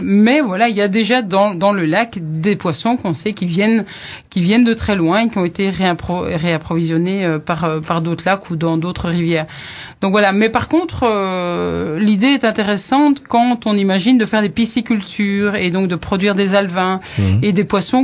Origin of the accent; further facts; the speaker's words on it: Belgium; moi je viens de Belgique